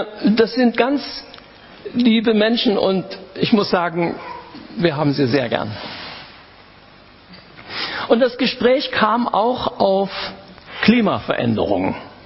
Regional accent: Friedensau, Saxony-Anhalt, Germany; in Friedensau, wo ich herkomme

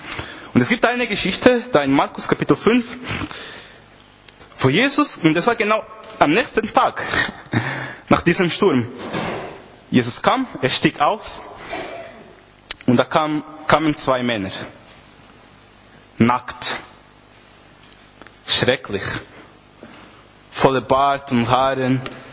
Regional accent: Portugal; German is a second language; Und bei uns in Portugal, also ich komme aus Portugal, wie auch alle wissen, dort gibt es sehr, sehr große Wellen.

